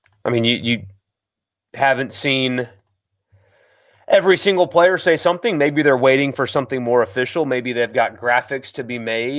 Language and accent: English; the South, United States; Marty's a good guy, but his accent's too over the top, and I'm a Southerner.